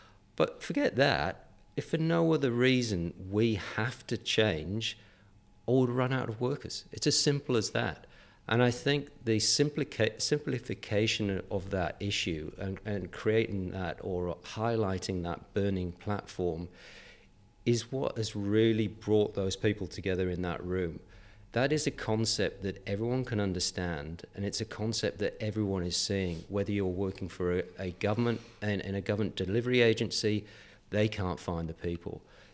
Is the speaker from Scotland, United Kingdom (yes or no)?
no; North East England, United Kingdom; now in Australia; Yeah, originally from the northeast of England, yeah.